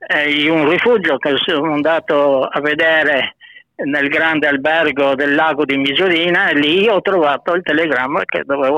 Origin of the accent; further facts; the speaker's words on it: Trieste, Friuli-Venezia Giulia, Italy; invece a Trieste la M è anche una parola triestina che significa tutto altro